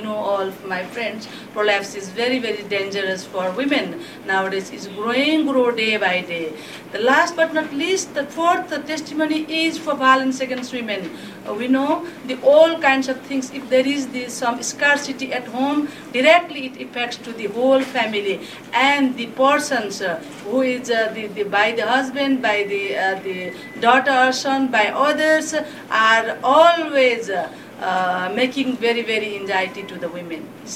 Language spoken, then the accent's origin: English; Nepal; I'm from Nepal.